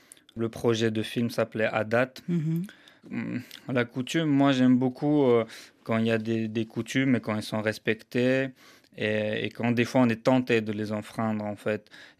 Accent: Moscow, Russia; Effectivement, moi j'ai grandi en Russie, à Moscou, pendant une dizaine d'années.

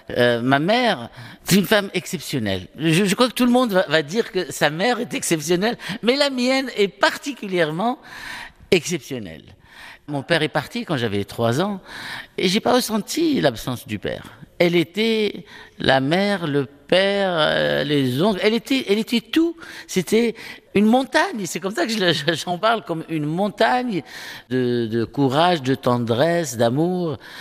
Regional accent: Marrakesh, Marrakesh-Safi, Morocco; Médina de Marrakech, dans une rue qui s'appelle Derb Jdid, à Riad Zitoun El Kedim. Et j'ai passé toute mon enfance en Médina, au milieu d'une famille nombreuse. Nous étions 7 frères et sœurs.

